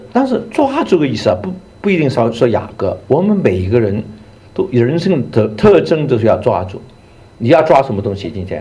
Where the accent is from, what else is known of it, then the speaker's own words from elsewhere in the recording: Hong Kong; 那我是从香港来的，香港有很特别的问题。